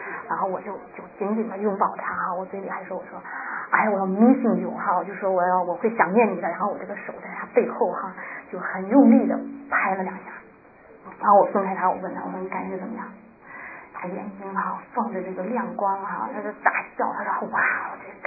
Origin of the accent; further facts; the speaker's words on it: China; 我说我们中国人呢是这样的啊